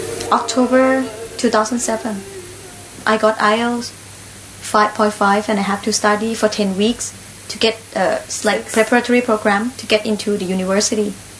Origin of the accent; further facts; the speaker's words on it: Thailand; English is a second language; now in United Kingdom; I'm from Thailand.